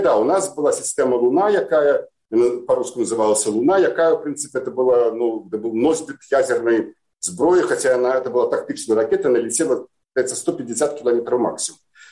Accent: Belarus

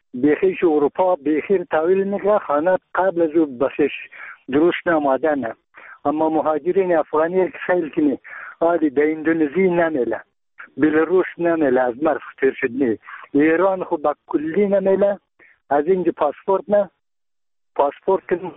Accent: Bamyan, Afghanistan; ما یک تن از بامیانیم.

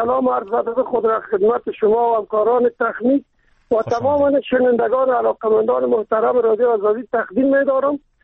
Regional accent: Kabul, Afghanistan; چون من خودم از کابل هستم

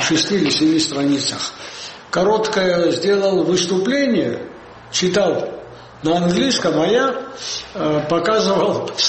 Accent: Abkhazia, Georgia; И я один из Абхазии поехал.

